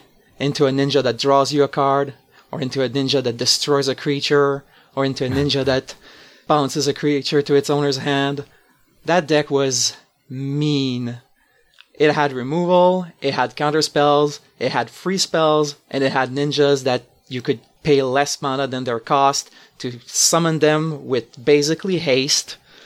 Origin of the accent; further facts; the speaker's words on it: Montreal, Quebec, Canada; Hey, I'm a French Canadian. I'm from Montreal.